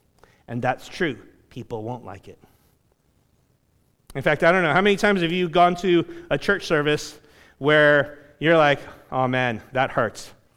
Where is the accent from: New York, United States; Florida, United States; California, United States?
California, United States; Los Angeles; And I was born in South Central LA, so what's up?